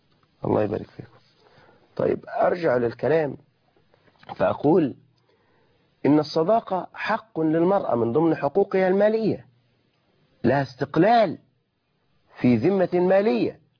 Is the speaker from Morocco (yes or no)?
no; Egypt; وهذا عرف موجود عندنا كمصريين